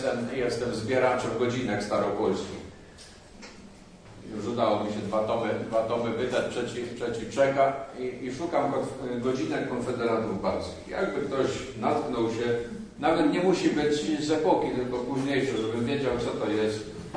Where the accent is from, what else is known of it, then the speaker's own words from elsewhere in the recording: Płock, Masovian Voivodeship, Poland; jestem z Płocka